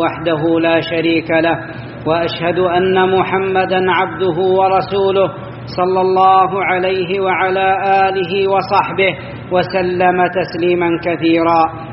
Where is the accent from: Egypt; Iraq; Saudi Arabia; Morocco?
Saudi Arabia